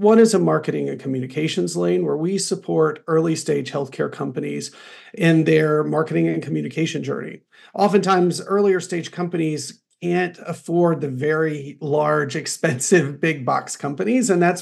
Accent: North Carolina, United States; I'm from North Carolina, so I have a lot of affinity to the school there.

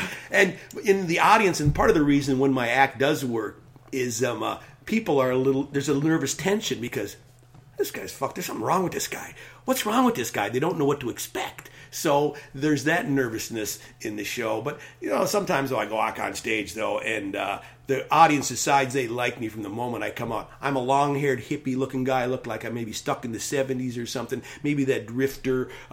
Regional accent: Wisconsin, United States; I grew up in a small town in Wisconsin and about an hour from the Twin Cities. So I was a Minneapolis comic. And I still call that home.

